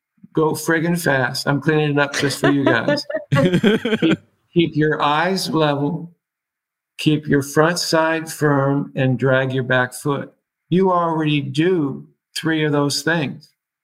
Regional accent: Seattle, Washington, United States; born there; Yeah, I was born in Seattle.

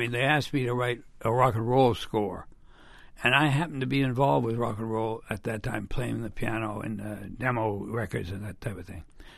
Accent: Montreal, Quebec, Canada; I was from Canada. I just come down from Montreal.

